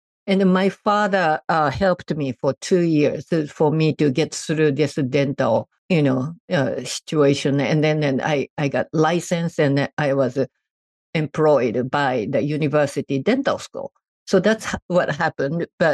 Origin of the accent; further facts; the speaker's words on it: Japan; moved away as an adult; now in United States; For that purpose, we didn't have enough financial aid because my husband was from England. I was from Japan. I came to the States with two suitcases, nothing else.